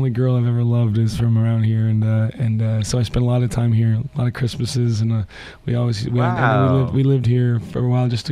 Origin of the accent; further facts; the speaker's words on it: Nova Scotia, Canada; Well, probably my hometown, because this is killer surf in Nova Scotia.